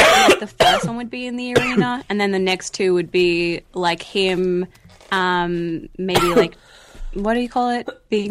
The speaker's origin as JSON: {"language": "English", "country": "Australia", "said": "Like, I'm from Australia, so I am from the future."}